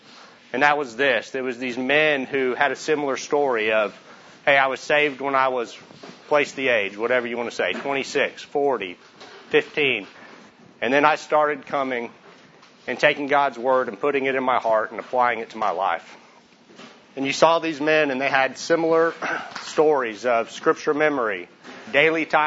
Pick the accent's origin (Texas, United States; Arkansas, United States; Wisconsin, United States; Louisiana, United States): Texas, United States; Plano; I'm from Plano, Texas.